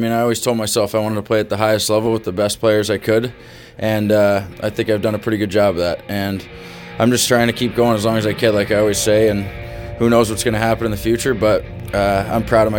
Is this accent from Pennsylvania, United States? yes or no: yes; Wilkes-Barre, Pennsylvania, United States; be in my hometown in Wilkes-Barre